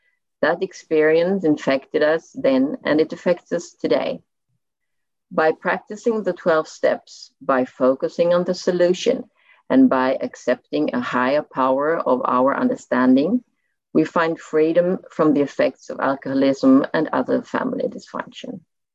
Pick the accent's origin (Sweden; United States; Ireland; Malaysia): Sweden; I'm from Sweden